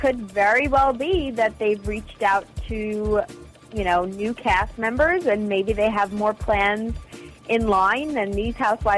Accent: New York, United States; Well, you know, as a New Yorker, I have to say I love the Hamptons.

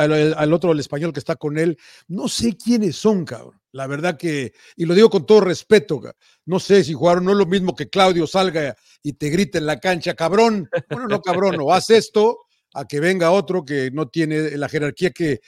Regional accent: Mexico; now in United States; somos mexicanos

